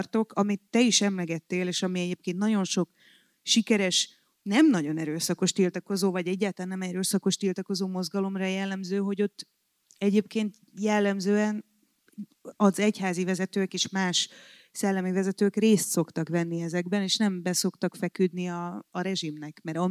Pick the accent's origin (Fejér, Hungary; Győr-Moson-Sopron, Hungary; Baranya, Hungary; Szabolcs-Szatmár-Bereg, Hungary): Szabolcs-Szatmár-Bereg, Hungary; Hát nem, én rendkívül nyírségi vagyok, sajnálom.